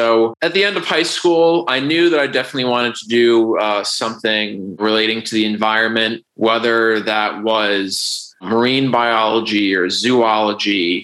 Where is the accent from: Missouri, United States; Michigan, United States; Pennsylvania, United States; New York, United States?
Pennsylvania, United States; Easton; also born or lived in Maine / Virginia; Yeah, so I'm from Easton, Pennsylvania, essentially right on the border of New Jersey. Pretty urban part of the state. Then after that, I went up and did my undergrad at the University of Maine.